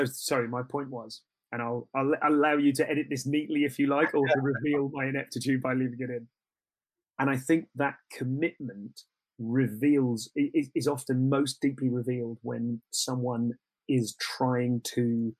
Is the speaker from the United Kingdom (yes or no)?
yes; United Kingdom; I think I've made the mistake of being too British and too self-deprecating about my ability on the show.